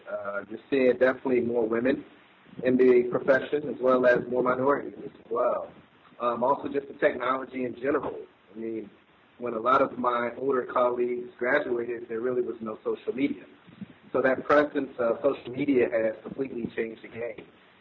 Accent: Raleigh, North Carolina, United States; So I grew up in the tribal area, Raleigh, Durham, North Carolina.

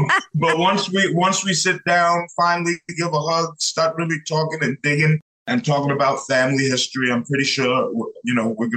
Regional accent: Brooklyn, New York, United States; born there; I was born in Brooklyn. All right. If you want to know the real deal … was born in Brooklyn. All right. Okay. Brooklyn, New York. You know, shout out to all of my Brooklyn relatives.

